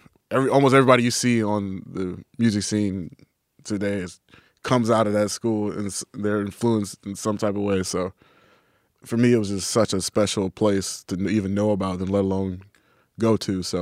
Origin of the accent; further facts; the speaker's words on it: Houston, Texas, United States; Well, first of all, like, the whole trio, first of all, we're all from Houston.